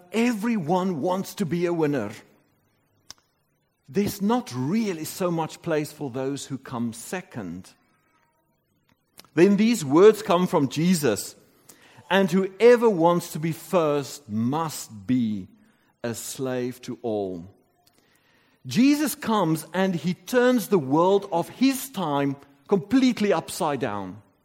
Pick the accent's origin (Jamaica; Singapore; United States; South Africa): South Africa; As a South African, you know, kind of they don't welcome us so much there.